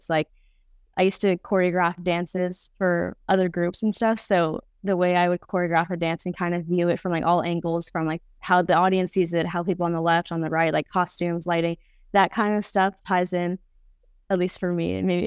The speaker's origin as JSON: {"language": "English", "town": "Rancho Palos Verdes", "region": "California", "country": "United States", "said": "I'm originally from Rancho Palos Verdes, California, which is like an hour south of LA."}